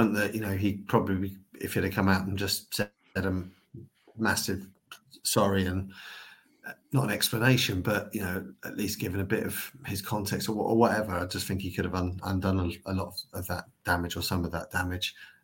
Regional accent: Norwich, East of England, United Kingdom; born there; I was born in Norwich, and we know that at times Norfolk can have a reputation for being behind the times or backwards

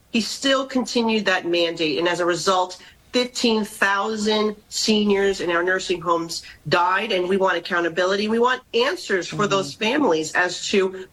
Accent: New York, United States; As a New Yorker, I saw constituents lose loved ones.

